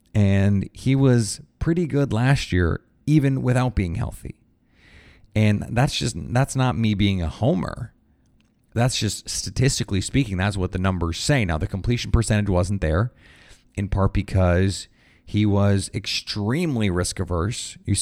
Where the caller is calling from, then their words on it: Kiln, Mississippi, United States; from Kiln, Mississippi, home of Brett Favre, by the way.